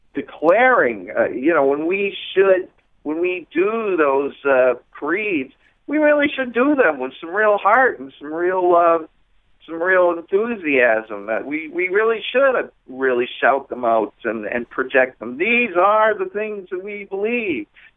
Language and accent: English; Boston, Massachusetts, United States; You know, I'm from the East Coast. I'm from Boston, and I may have met these people twice in my life.